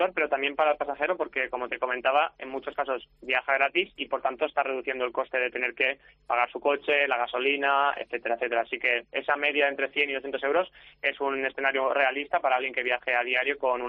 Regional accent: Valencian Community, Spain; yo como valenciano también estoy orgulloso de que la Comunidad Valenciana esté en quinta posición

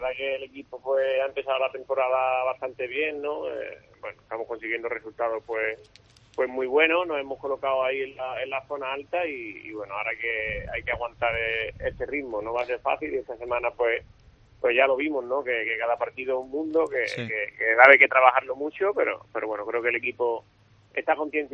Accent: Almería, Andalusia, Spain; Yo vengo de Almería también, que bueno, que ahí la humedad también es bastante alta, pero para nada como aquí

